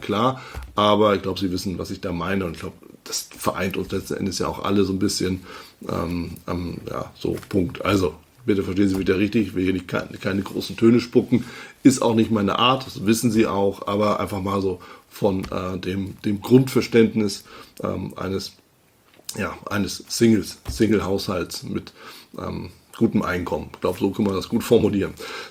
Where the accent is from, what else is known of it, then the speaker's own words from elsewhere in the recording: Hamburg, Germany; begrüße Sie ganz, ganz, ganz herzlich aus meiner Heimatstadt, mehr oder weniger Heimatstadt, aus Hamburg.